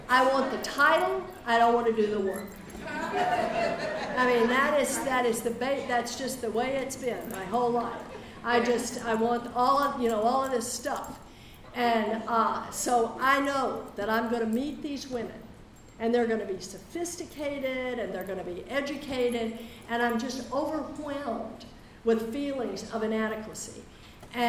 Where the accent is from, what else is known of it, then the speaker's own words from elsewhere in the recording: Texas, United States; I grew up in Texas, but we, you know, this is the South too.